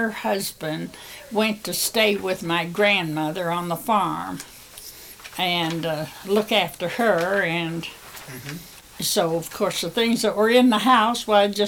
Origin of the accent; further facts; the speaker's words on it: Ohio, United States; I'm from Ohio originally